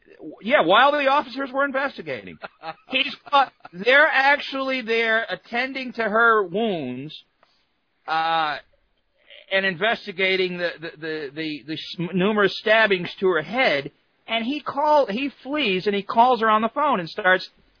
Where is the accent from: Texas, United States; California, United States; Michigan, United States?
Michigan, United States; Detroit; especially growing up in Detroit.